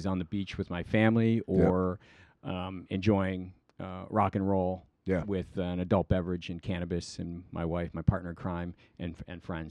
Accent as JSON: {"language": "English", "town": "Cleveland", "region": "Ohio", "country": "United States", "tie": "born or raised there", "said": "I said, but you kind of fucking ruined it for me because I grew up in Cleveland."}